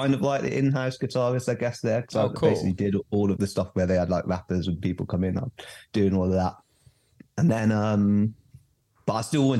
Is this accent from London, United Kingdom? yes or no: yes; London, United Kingdom; So grew up in London, lived in my whole life, always done music, playing guitar first.